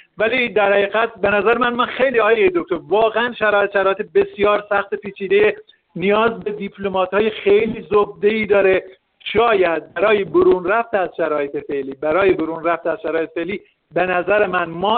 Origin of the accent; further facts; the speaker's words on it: Iran; واقعیتش دیگه ما ایرانی هستیم، منافع ملی کشورمون رو باید در نظر بگیریم.